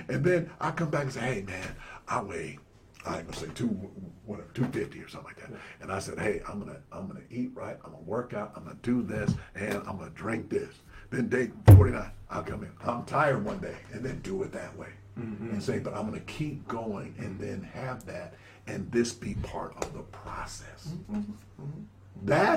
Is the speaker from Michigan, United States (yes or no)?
no; Minnesota, United States; up in Minnesota, so, and I was going to Mississippi or something.